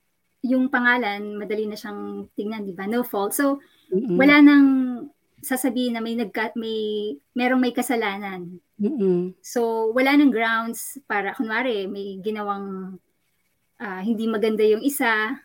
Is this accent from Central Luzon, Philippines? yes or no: no; Infanta, Calabarzon, Philippines; also born or lived in Marinduque / Manila; Ako ay, lumaki ako sa Infanta, Quezon. Actually, ipinanganak ako sa Marinduque, sa Bawang Marinduque. Pero, yung growing up years ko sa Infanta, Quezon, tapos yung college ko naman, college years ko sa Manila.